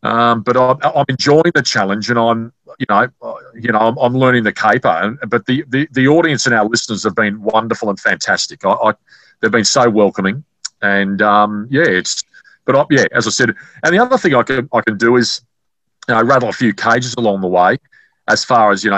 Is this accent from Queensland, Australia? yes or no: yes; Gold Coast, Queensland, Australia; also born or lived in Brisbane / Sydney / Melbourne; And I was born and raised on the Gold Coast, and then I basically went to Brisbane